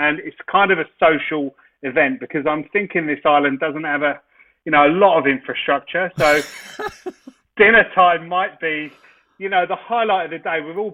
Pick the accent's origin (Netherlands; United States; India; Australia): Australia; because we're from Australia and we love to take dishes from overseas and make them our own